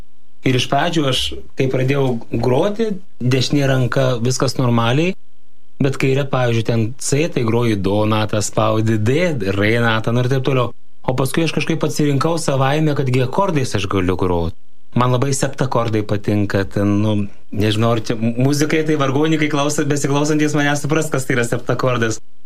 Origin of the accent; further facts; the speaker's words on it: Prienai, Kaunas County, Lithuania; aš kilimė esu iš Prienų